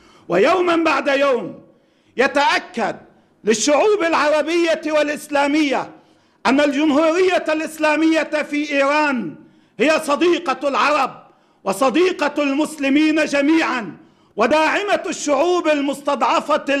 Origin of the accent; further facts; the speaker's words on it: Lebanon; فلسطين هي قضيتنا المركزية كلبنانيين وفلسطينيين وعرب وأمة إسلامية وأتباع ديانات السماء،